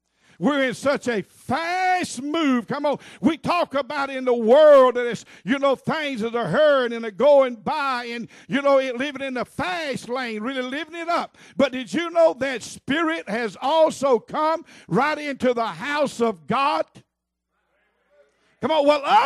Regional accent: the South, United States; Not the way that I speak being a Southerner. That doesn't bother me

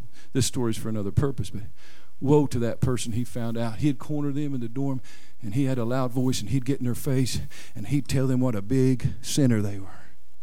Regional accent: Oklahoma, United States; I'm from Oklahoma. There's that rivalry there.

